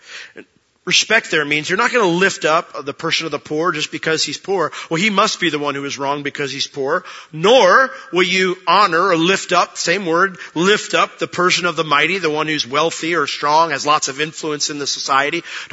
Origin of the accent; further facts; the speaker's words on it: Orlando, Florida, United States; someone found out I was from Orlando